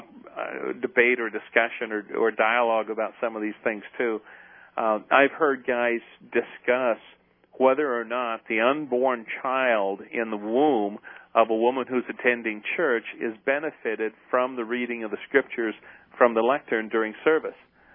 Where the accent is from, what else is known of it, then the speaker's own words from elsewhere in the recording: United States; Yeah, obviously, as an American who appreciates, values, and supports the distinction and the division between church and state